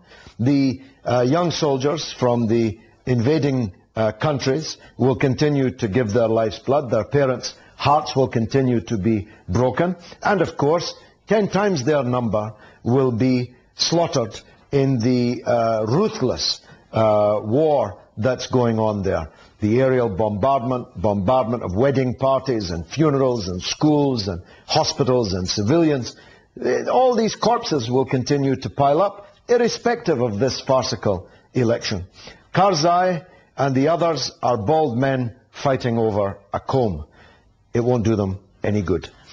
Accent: United Kingdom; I am one. I am British myself

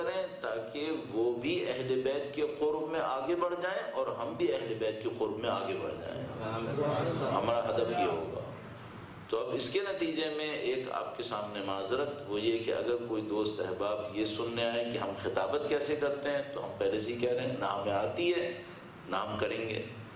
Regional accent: Karachi, Sindh, Pakistan; ان societies میں جیسے میرے اور آپ کا شہر, میرا تعلق کراچی سے ہے

